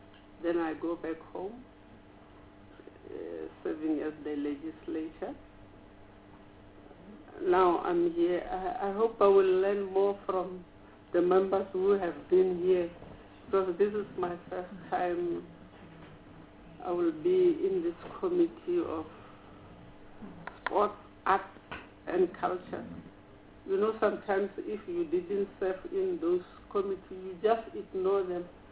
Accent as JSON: {"language": "English", "region": "North West", "country": "South Africa", "said": "I'm from Northwest Province."}